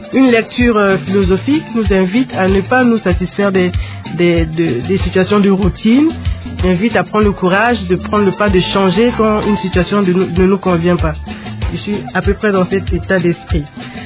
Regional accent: Republic of the Congo; j'ai été formée dans mon pays d'origine, le Congo-Brazzaville, le Congo d'en face, comme disent nos collègues de Kinshasa.

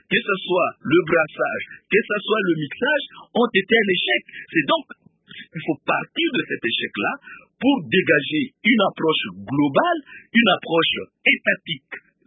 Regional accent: DR Congo; en tant que Congolais

